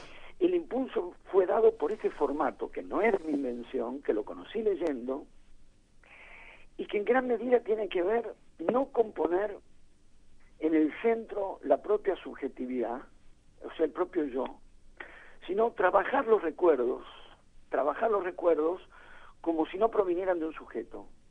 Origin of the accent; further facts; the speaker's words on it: Buenos Aires, Argentina; Yo soy de Buenos Aires, entonces sí, por saber, digamos, lo que pasa entre la ciudad y su ritmo.